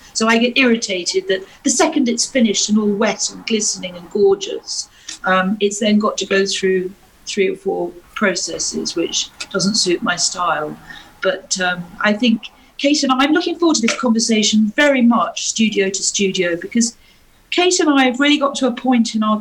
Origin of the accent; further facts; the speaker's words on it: London, United Kingdom; So, no, I'm a Londoner. I love it here. This is my world.